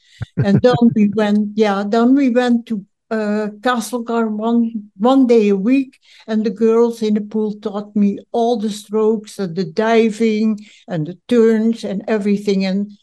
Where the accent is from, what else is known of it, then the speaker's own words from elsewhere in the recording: Netherlands; Well, I was living in a polder, and we had a canal around the polder, and we would just swim, you know.